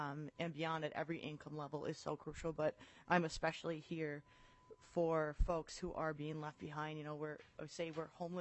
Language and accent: English; Duluth, Minnesota, United States; I hail from Duluth, which is eastern Duluth.